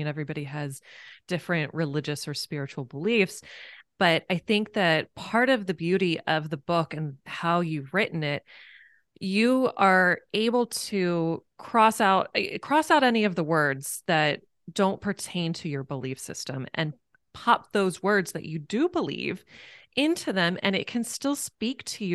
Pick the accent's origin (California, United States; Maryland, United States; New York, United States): Maryland, United States; I grew up in Maryland, right? So boating and sailing and maritime history has always been a part of my life.